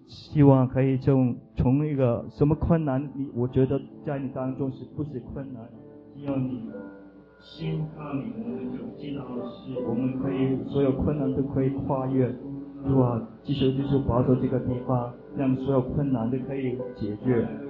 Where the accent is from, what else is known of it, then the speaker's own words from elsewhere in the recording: Hong Kong; born there; 香港是一个很，在我的讲是一个很出生的地方，在里面我回去的时间都看到，哦，就是闻到一个地兽的味道，我都觉得很亲身